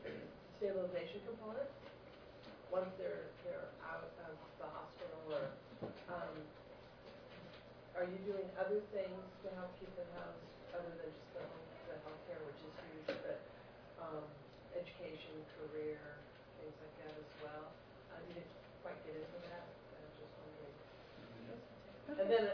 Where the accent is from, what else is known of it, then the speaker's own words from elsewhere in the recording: Boston, Massachusetts, United States; I'm from Boston.